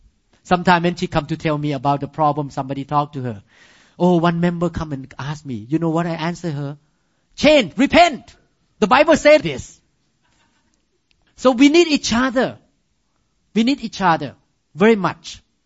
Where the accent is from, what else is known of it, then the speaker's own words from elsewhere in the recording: Montana, United States; But I like 65 because I grew up in Montana.